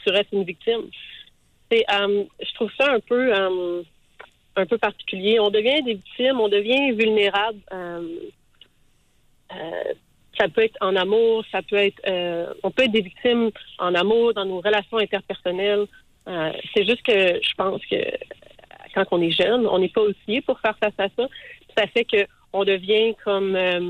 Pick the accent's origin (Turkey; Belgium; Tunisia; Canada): Canada; Montreal, Quebec; now in Ottawa, Canada; Je viens de Montréal, en fait. Je viens tout juste de déménager à Ottawa.